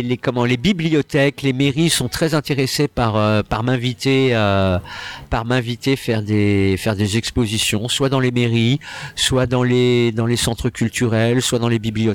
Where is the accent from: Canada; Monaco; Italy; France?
France; Paris, Île-de-France; Moi, j'ai grandi à Paris, donc j'ai joué au